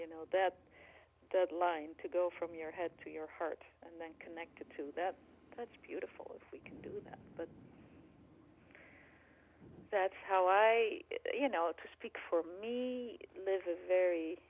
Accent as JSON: {"language": "English", "country": "Taiwan", "also_born_or_lived": "Netherlands", "said": "he had started his business in Holland, and we came from Taiwan, and we lived in Holland, and we got our kids there and developed our business"}